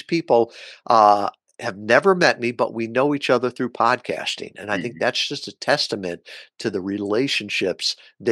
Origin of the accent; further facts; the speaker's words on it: Kalamazoo, Michigan, United States; They remembered that I was from Kalamazoo.